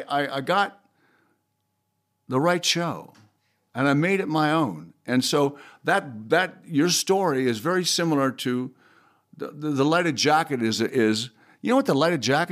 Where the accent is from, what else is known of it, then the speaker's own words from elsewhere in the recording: Wales, United Kingdom; and I'm from Wales.